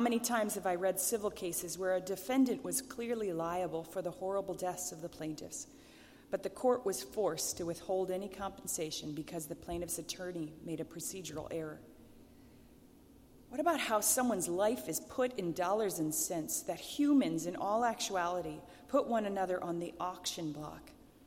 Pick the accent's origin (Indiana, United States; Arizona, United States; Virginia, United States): Indiana, United States; Fort Wayne; And I was from Fort Wayne, Indiana, and wasn't impressed by the pomp at all.